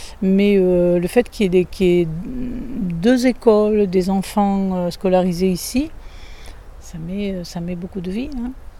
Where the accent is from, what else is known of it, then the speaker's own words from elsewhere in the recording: Prades, Occitanie, France; born there; Moi, je suis originaire de Prades, dans les Gorges du Tarn. Je suis née au château de Prades, en fait.